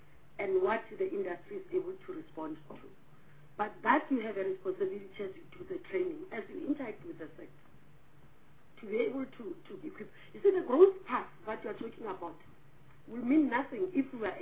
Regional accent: South Africa; We know the challenges of China brought to us as South African producers

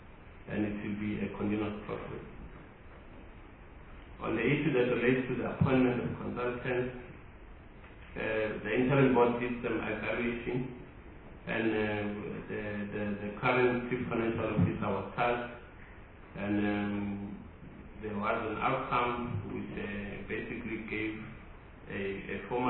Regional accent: South Africa; as ordinary South African

